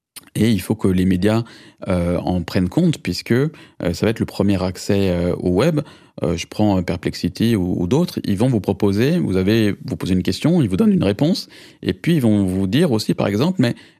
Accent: France; moved away as an adult; now in San Francisco, United States; quand je suis parti de France pour rejoindre San Francisco

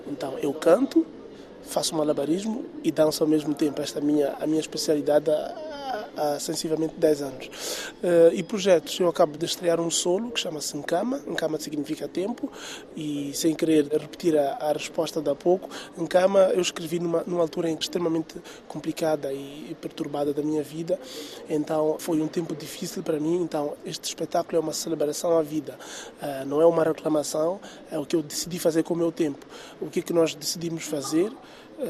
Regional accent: Mozambique; first language Tsonga; Portuguese is a second language; Língua do sul de Moçambique, de onde eu venho, onde eu nasci e cresci.

